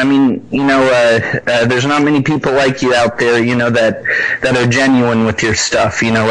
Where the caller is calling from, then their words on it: Florida, United States; Good. Hi, I'm from Florida. Central Florida.